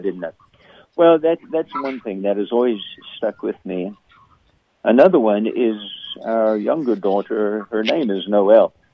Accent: South Africa; also born or lived in Texas, United States; now in United States; You know, I grew up in South Africa. I often say I'm American. I'm African-American, born in Texas, raised in Africa. My dad was a missionary. We lived there full-time for 12 years, moved back to the United States

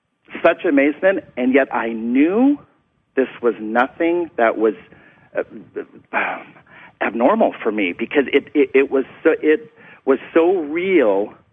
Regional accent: North Dakota, United States; I was sitting in the farmhouse in North Dakota. I grew up in North Dakota on a ranch

